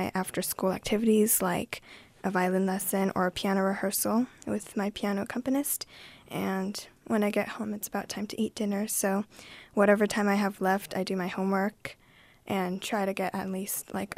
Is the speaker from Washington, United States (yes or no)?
yes; Mill Creek, Washington, United States; I come from Mill Creek, Seattle.